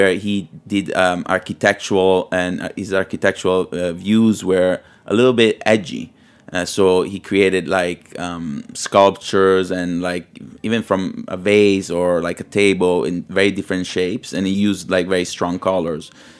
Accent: Liguria, Italy; now in New York, United States; And also growing up in the Ligurian region, going in the summertime, you see a lot of pastel colors and pink. And you see like pink buildings all over the place.

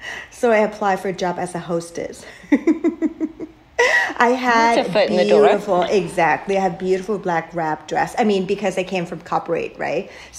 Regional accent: Thailand; English is a second language; He's like, hey, are you new? I say, yes. And then he was like, where are you from? I say, Thailand.

